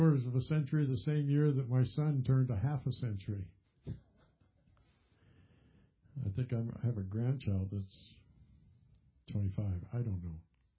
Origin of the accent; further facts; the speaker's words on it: Upper Mills, New Brunswick, Canada; also born or lived in St. Stephen; I was born in New Brunswick, Canada. In St. Stephen, New Brunswick. And I lived in a little town called Upper Mills, which is even smaller than St. Stephen.